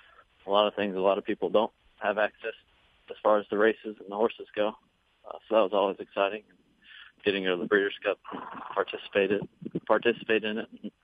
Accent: Lexington, Kentucky, United States; But I grew up in Lexington for the most part with my mom, and then when we'd have vacations from school, any sort of break from school or anything, then we'd always, me and my brother would always come up here.

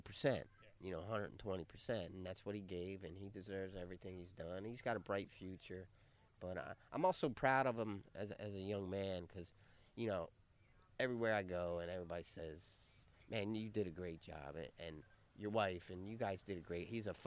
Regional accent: Delaware, United States; You know, I grew up in Delaware, and we probably were close in age and probably close in what was going on in the mid-'80s.

